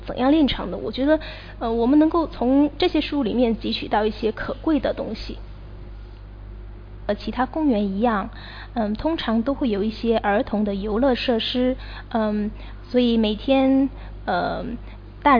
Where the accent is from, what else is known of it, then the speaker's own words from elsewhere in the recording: Guangdong, China; 我是潮汕人，所以我们每年的春节呢，和别的地区有一些不同的地方